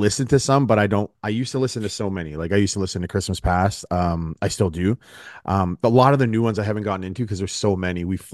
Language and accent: English; Canada; I'm a Canadian, so I just say you come to North America